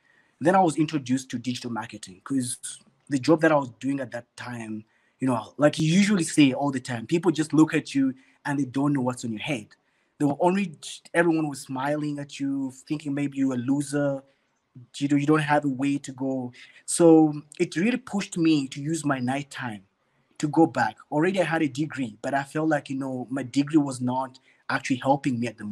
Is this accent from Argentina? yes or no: no; Uganda; I grew up in Uganda and I finished my varsity